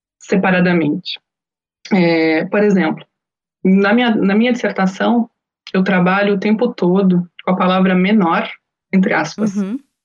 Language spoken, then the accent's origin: Portuguese; Caxias do Sul, Rio Grande do Sul, Brazil; Caxias do Sul, que é minha cidade natal